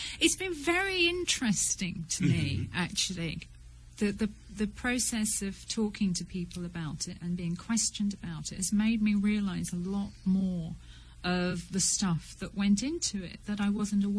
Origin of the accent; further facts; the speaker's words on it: Northern England, United Kingdom; moved away; because I kind of feel myself a displaced Northern Englander. I, like many people, I came down south